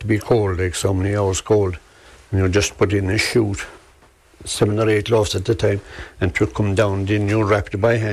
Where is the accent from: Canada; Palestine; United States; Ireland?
Ireland; Killarney, County Kerry; I'm from Killarnon, and I started in Sullivan's when I was 14 and a half.